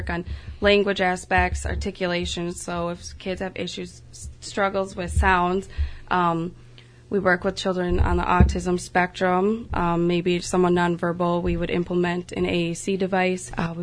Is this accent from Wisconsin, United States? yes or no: yes; Medford, Wisconsin, United States; I grew up in Medford and went to school at the district here.